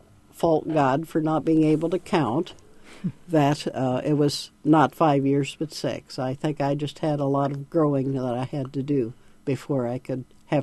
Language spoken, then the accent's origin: English; Indiana, United States; I grew up in Indiana and didn't meet Uncle Ralph until I was in college.